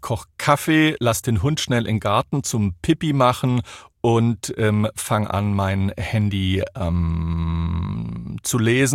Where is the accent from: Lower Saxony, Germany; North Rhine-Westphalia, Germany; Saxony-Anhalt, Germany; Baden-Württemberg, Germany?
Baden-Württemberg, Germany; Ich bin ja aus der Nähe von Stuttgart, dort geboren und aufgewachsen.